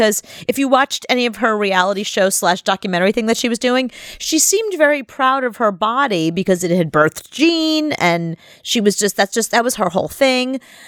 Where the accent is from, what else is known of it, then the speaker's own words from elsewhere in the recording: Long Island, New York, United States; all those ladies that I grew up with in Long Island